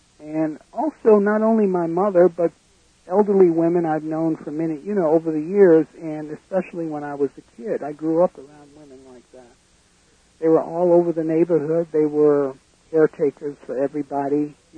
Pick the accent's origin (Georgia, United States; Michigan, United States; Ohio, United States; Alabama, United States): Georgia, United States; Atlanta; born there; I went back to, I was born in Atlanta, and I went back there after many, many years on a trip